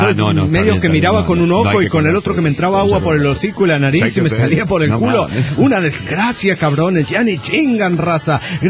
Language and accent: Spanish; Cochabamba, Bolivia; de Cochabamba, Bolivia.